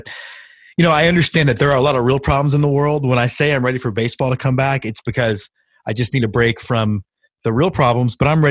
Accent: Houston, Texas, United States; Like, as you know, I grew up in Houston, so I was an Astros buddy.

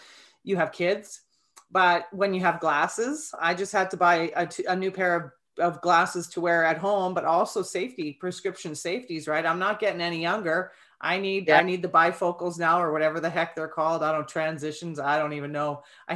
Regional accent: Alberta, Canada; We're both from Alberta.

